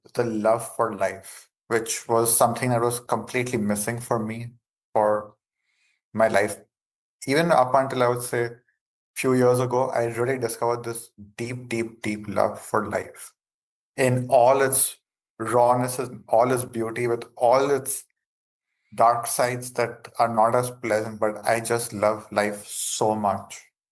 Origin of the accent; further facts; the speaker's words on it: India; accent: Indian; English is a second language; now in Brazil; So I love the fact that I'm an Indian guy, which people might have figured out by my accent. I'm an Indian guy living in the Brazilian jungle doing a talk show on LA radio.